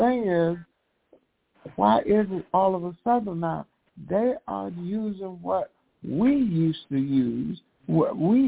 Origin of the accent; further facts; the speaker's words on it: the South, United States; Whenever I'm 77, and I grew up in the South on a farm. There were no doctors.